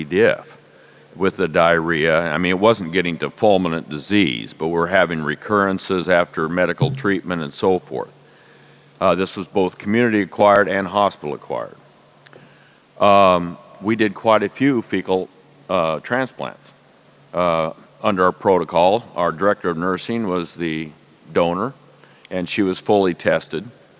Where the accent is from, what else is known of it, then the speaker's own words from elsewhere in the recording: Cameron, Missouri, United States; from Cameron, Missouri.